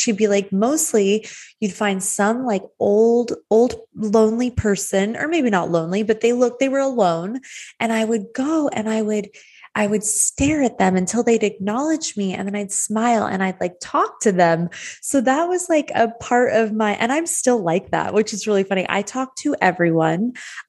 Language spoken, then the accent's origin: English; Arizona, United States; moved away as an adult; now in Los Angeles, United States; I'm from Arizona, born and raised. I lived there till I was 18 years old.